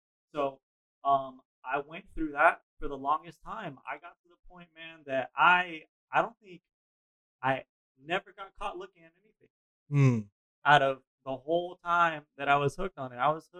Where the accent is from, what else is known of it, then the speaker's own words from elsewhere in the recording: Puerto Rico; I am from Puerto Rico, born and raised